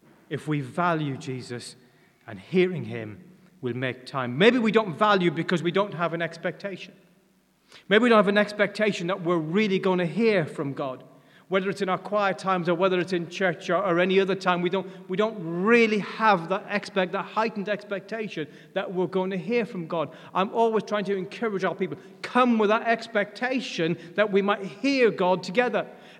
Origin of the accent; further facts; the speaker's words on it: Ireland; accent: Irish; I'm Irish, because my wife tells me I've lost my Irish accent.